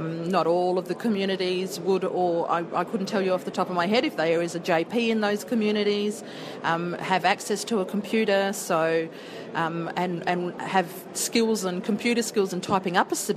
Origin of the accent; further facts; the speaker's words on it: South Australia, Australia; I'm from the Arnongal, Binyanyara and Yungunyara lands.